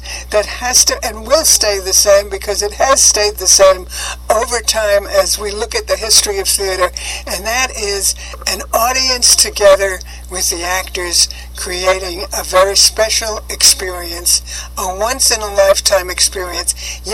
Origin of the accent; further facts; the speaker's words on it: New York, United States; I mean, I think that when I was growing up in New York and going to theater